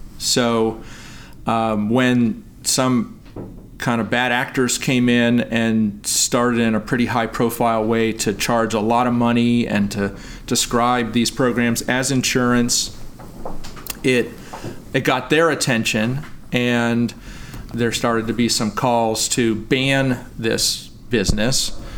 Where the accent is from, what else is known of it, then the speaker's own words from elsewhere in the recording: Pittsburgh, Pennsylvania, United States; I grew up in Pittsburgh, Pennsylvania.